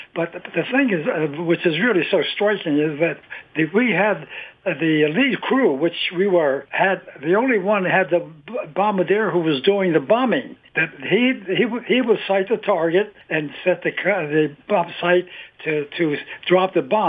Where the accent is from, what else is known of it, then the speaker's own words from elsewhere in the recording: Delaware, United States; also born or lived in Camden, New Jersey; Well, I was born in Camden, New Jersey, and my father passed away when I was quite young, and we moved down here to Delaware with my mother's brother lived. So I went all through the high schools, all the schools in Delaware.